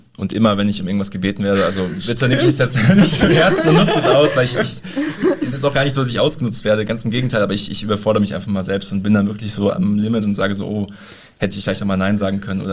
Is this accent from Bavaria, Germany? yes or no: no; Boppard, Rhineland-Palatinate, Germany; denn das gesamte Mittelrheintal, also auch mein Heimatdorf umfasst, einen kleinen Ortsteil von Boppard